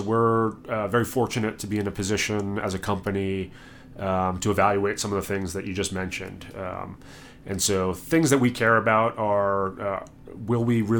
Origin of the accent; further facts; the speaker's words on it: Lexington, Massachusetts, United States; moved away as an adult; For folks from Massachusetts, I'm from a suburb called Lexington, which is a very different place than the city of Boston itself. But was born in Boston, grew up in that area, and moved out here